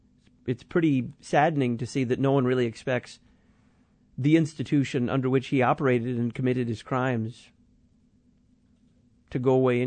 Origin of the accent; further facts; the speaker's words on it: Texas, United States; Some of Jeff's followers live in Texas, my home state, too.